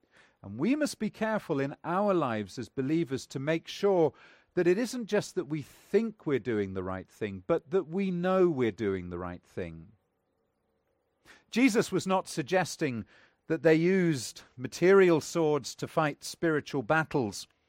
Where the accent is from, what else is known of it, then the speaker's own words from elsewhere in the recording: Northern Nigeria, Nigeria; born there; I was born in West Africa, right in the far north of Nigeria